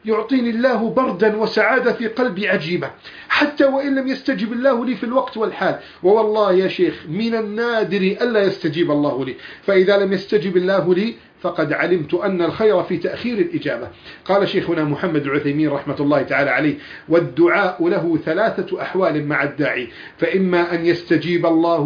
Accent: Egypt

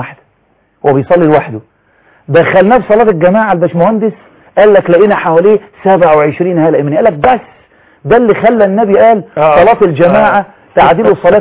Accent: Egypt; بعت في مصر لمراكز العلم اللي عندنا في مصر وفي اوروبا وفي كل مكان

